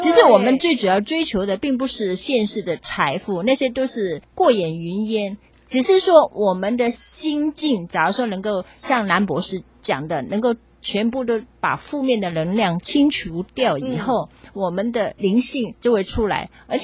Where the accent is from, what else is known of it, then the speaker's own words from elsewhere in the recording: China; 就是说我们中国人有句话，君子爱财，取之有道。